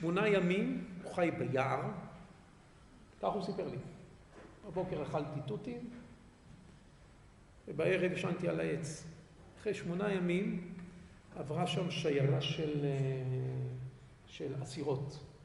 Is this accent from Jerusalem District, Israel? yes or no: yes; Jerusalem, Jerusalem District, Israel; also born or lived in Bnei Brak; אני נולדתי בבני ברק, משפחה גרה בבני ברק